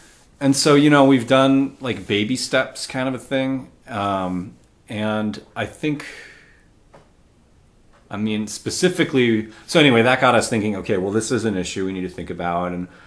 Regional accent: United States; I'm so white. I'm so ignorant. I'm white American middle class. I grew up in this, in the Shire, essentially.

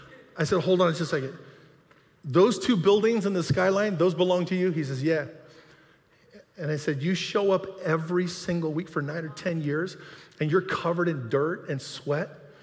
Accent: Hawaii, United States; Now, originally, I'm from Hawaii. That's a long time ago now.

